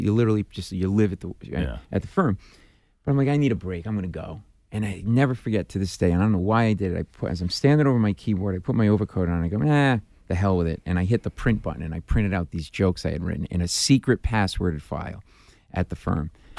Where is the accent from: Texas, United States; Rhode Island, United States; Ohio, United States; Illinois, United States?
Rhode Island, United States; Providence; I went to Providence College. I grew up in Providence. Went to Georgetown Law School. And I ended up in New York doing corporate merger and acquisition deals.